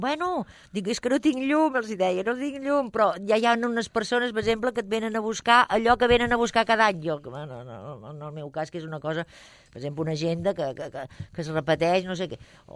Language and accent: Catalan; Sabadell, Catalonia, Spain; also born or lived in Olot; tot Girona, que jo he viscut també anys, soc de Sabadell, però he viscut anys a Olot